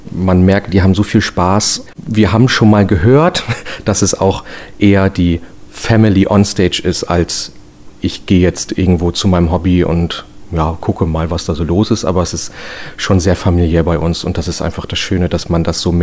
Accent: Bad Zwischenahn, Lower Saxony, Germany; born there; Ich komme gebürtig aus Bad Zwischenahn

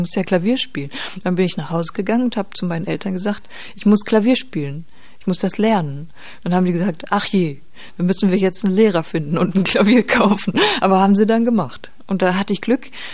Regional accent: North Rhine-Westphalia, Germany; Und ich komme aus Ostwestfalen, wo das Platt schon wieder ganz anders ist.

